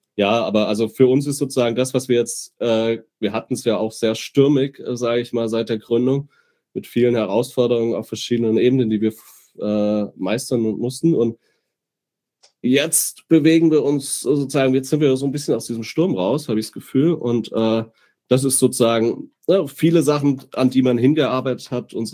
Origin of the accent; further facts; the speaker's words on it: Southern Germany, Germany; now in Greifswald, Germany; wir kommen beide aus Süddeutschland. Ich habe mich hier in Greifswald angesiedelt und bin Wahlgreifswalder sozusagen.